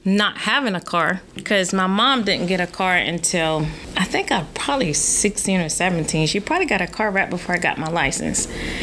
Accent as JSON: {"language": "English", "region": "South Carolina", "country": "United States", "tie": "born or raised there", "said": "Yeah, unfortunately, South Carolina is where I was born and raised."}